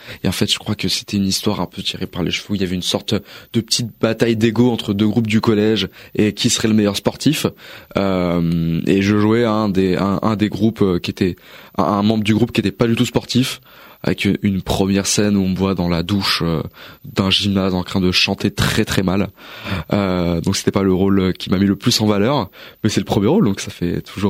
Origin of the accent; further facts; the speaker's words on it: Taverny, Île-de-France, France; Oui, depuis que j'ai 3 ans. Que des souvenirs à Taverny. Toute mon enfance était à Taverny et voilà.